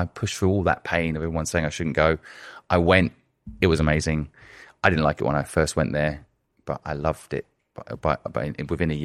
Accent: England, United Kingdom; moved away; also born or lived in Hong Kong; I spent my growing up years in England.

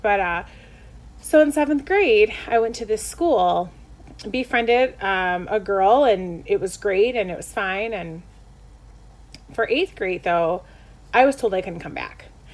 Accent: Chicago, Illinois, United States; Right? Like, I grew up in Chicago. Public school is not what it is now.

